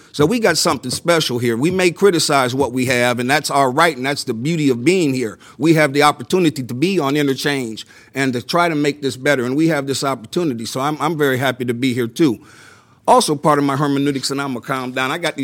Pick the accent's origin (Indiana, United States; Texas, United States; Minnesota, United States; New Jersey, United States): Indiana, United States; I am a child of Southern Indiana. So I was born in Southern Indiana of a white mother and a black father.